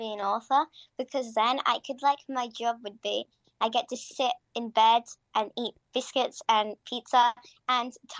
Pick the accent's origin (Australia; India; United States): Australia; so I'm from Australia, but our grandmom's grandparents live here in England, and we come to visit them every year